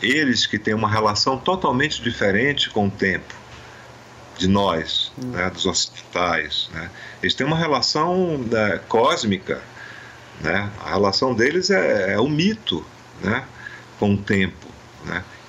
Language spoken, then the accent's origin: Portuguese; Amazon, Brazil; eu sou da Amazônia e lá a relação com o tempo é diferente, porque é muito diferente de São Paulo, por exemplo, né? Então, por causa do rio, da natureza, da água...